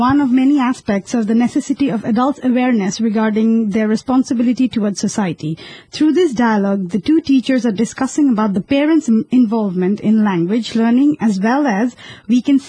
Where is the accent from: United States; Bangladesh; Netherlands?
Bangladesh; from Bangladesh, a very small country from South Asia.